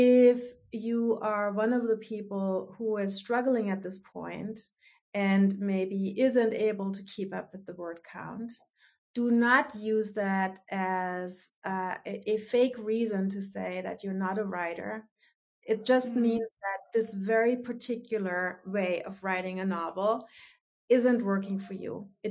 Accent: Germany; first language German; English is a second language; I did grow up in a different place. It's not Mississippi. It's Germany. So yes, I know. So I grew up in Germany. I grew up speaking German. I wrote in German.

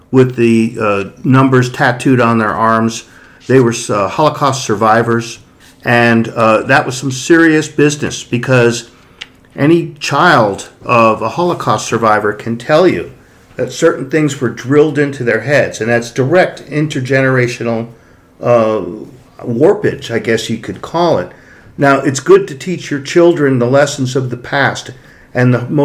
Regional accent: Brooklyn, New York, United States; I grew up in my childhood, I grew up in Brooklyn in New York, and I grew up in three different neighborhoods that were like three different planets.

